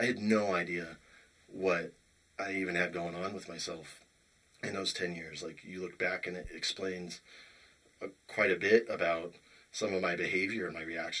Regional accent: Cheyenne, Wyoming, United States; I was living in, Cheyenne, Wyoming, my hometown.

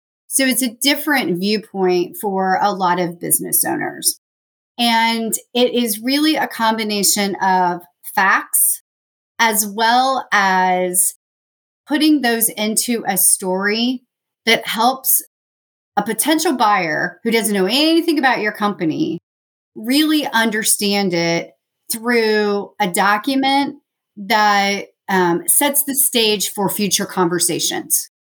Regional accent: Independence, Missouri, United States; I was born in Independence, Missouri. So I've been around that Missouri, Kansas City area my entire life.

